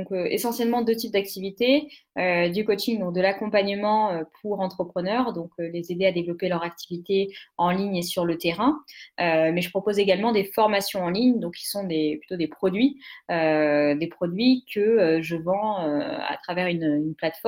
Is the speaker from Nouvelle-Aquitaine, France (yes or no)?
yes; Bordeaux, Nouvelle-Aquitaine, France; also born or lived in Lyon; now in Paris, France; la femme que je suis à 29 ans aujourd'hui, alors je viens de Bordeaux à la base, j'ai fait mes études sur Lyon et j'ai bougé à Paris pour travailler